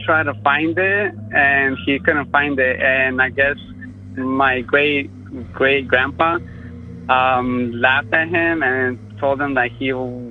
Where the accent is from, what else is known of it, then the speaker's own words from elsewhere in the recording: Boardman, Oregon, United States; And I'm from Boardman, Oregon.